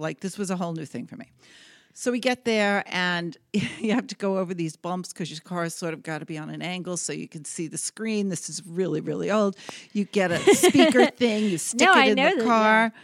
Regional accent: New York, United States; This was in New York. I am a New Yorker. Good. I have my New York sweatshirt on, actually, today. Yeah, so I grew up in New York, and this was almost in Queens. So the border of Long Island and Queens.

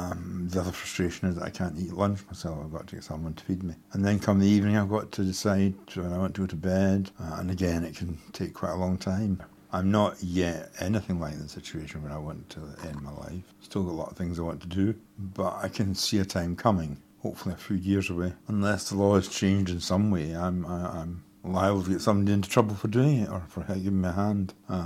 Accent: Glasgow, Scotland, United Kingdom; I'm from Glasgow.

